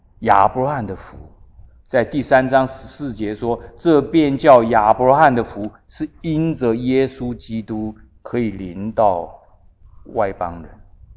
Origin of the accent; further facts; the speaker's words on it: China; 我们中国人讲五子登科，对不对？